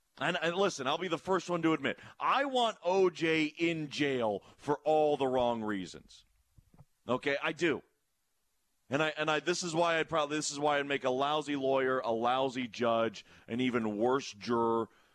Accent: Cleveland, Ohio, United States; The thing is I grew up, I'm from Cleveland, Ohio. So I grew up a Cleveland fan.

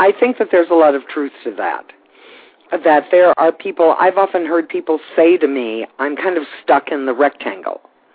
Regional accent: Indiana, United States; And I grew up in Indiana, and my friends from Iowa were very similar at Northwestern.

